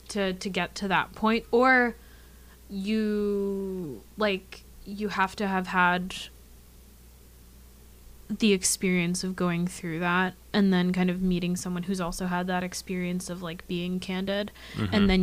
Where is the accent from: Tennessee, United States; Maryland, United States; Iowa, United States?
Tennessee, United States; Brentwood; So I grew up in Brentwood, went to high school there, and then Belmont was like a half hour drive, and so I just commuted all through undergrad.